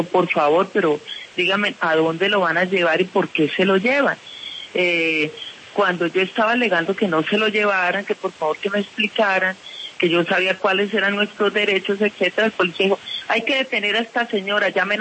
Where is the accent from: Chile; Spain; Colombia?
Colombia